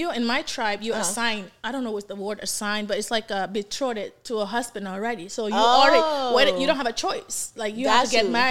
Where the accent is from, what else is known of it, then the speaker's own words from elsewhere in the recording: Gambia; English is a second language; I'm from West Africa. You can tell from my accent. I'm from the Gambia. It's a small country, about 2 million population.